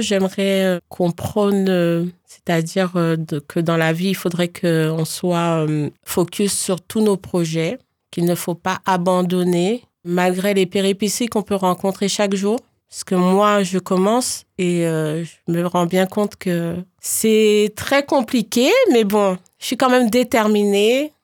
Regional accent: Paris, Île-de-France, France; voilà, je suis d'origine guadeloupéenne, mais née à Paris. J'ai vécu à Paris, dans la banlieue parisienne.

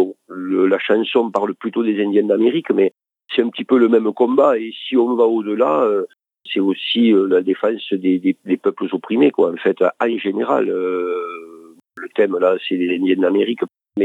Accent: Occitanie, France; Ah oui, moi je suis un pur occitan

